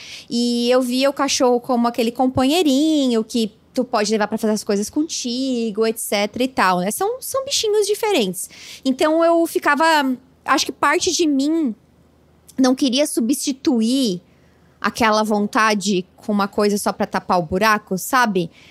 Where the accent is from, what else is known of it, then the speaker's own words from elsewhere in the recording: Santa Catarina, Brazil; Eu sou do interior de Santa Catarina, né?